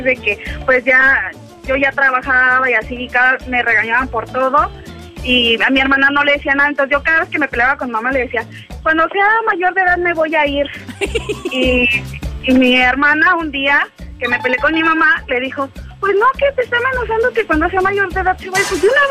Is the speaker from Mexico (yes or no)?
yes; Ecatepec, State of Mexico, Mexico; De el barrio de Catepec.